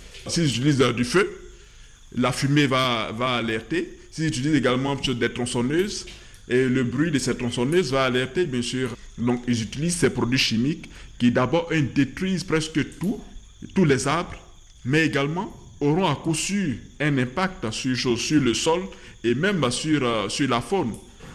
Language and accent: French; Taï, Montagnes, Côte d’Ivoire; jeune riverain du parc national de Taï et de la forêt classée du Cavali. Je suis originaire donc de Taï, plus précisément du village d'Aobli, village proche de la forêt classée du Cavali.